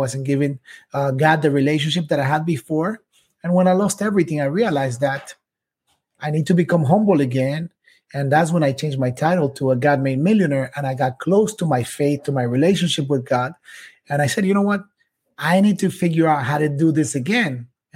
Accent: Quito, Pichincha, Ecuador; I was born in Quito, Ecuador, raised by a single mother.

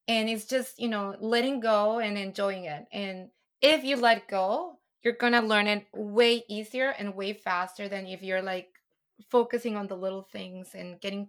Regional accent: Guatemala; born there; first language Spanish; English is a second language; because I'm a Spanish speaker, you know, and I was born in Guatemala

